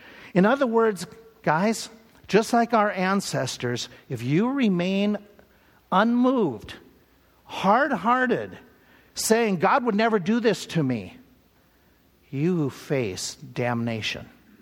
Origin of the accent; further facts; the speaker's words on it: Minnesota, United States; I grew up in Minnesota, but they grew up in a strong, small-town Catholic community.